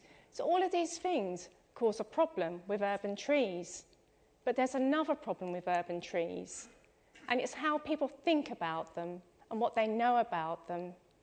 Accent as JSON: {"language": "English", "region": "East of England", "country": "United Kingdom", "said": "so I don't know if you can tell, but I'm from Essex."}